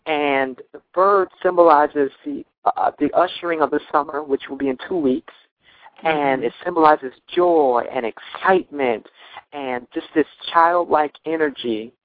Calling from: Miami, Florida, United States; I'm calling you guys from Miami, Florida.

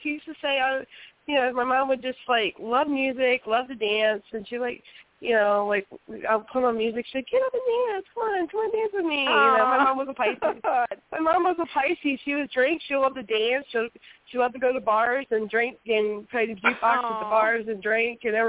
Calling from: Hinton, West Virginia, United States; Yes, I'm calling from Hinton, West Virginia.

